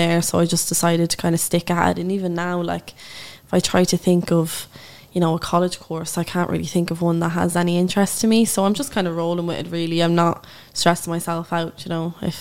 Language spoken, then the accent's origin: English; Newbridge, Kildare, Ireland; So I'm from Newbridge in Kildare.